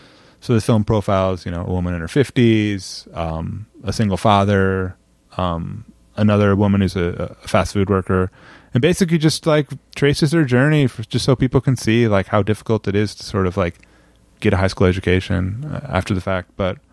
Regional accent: Indiana, United States; I'm a huge basketball fan. I'm from Indiana.

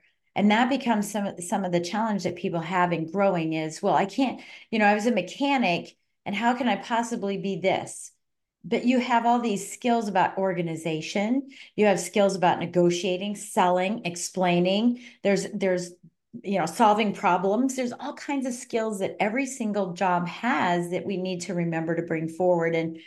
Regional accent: Colorado, United States; moved away; Now, I'm originally from Colorado, so we're like from the same neck of the woods, right?

